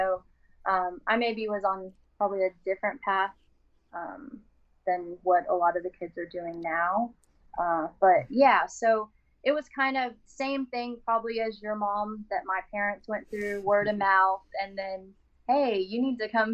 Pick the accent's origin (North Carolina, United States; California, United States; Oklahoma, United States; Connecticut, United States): Oklahoma, United States; For me, I grew up in Oklahoma playing Missouri Valley, and I started playing at 8 years old